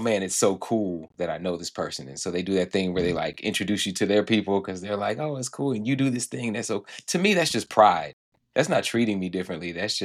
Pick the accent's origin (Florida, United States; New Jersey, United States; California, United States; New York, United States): Florida, United States; Jacksonville; I was in Jacksonville, that's my hometown